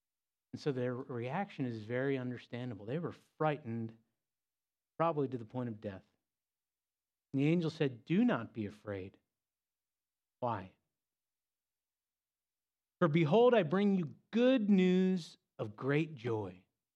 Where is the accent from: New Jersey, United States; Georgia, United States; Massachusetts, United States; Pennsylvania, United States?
Pennsylvania, United States; Philadelphia; I grew up in Philadelphia, South Jersey area, wired into me, I'm always a fan of the underdog